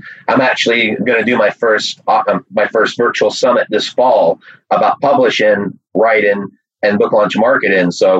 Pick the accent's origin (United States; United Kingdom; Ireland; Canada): United Kingdom; England; I mean, I'm English